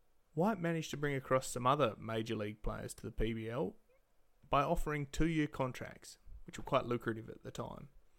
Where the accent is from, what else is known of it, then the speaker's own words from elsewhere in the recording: Perth, Western Australia, Australia; I am from Perth, Western Australia